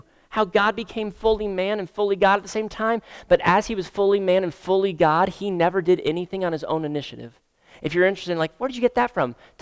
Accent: Florida, United States; We grew up in South Florida, and I'd see it on the back of guys' boats, usually like big cigarette boats.

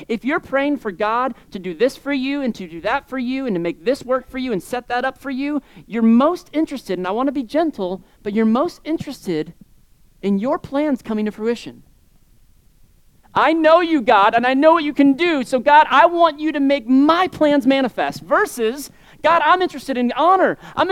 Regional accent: Florida, United States; I'm from South Florida, and so this was not true of my culture.

